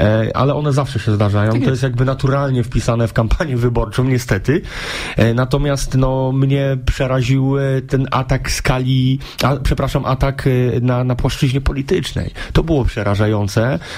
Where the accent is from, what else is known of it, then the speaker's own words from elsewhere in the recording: Zielona Góra, Lubusz Voivodeship, Poland; pochodzę z Zielonej Góry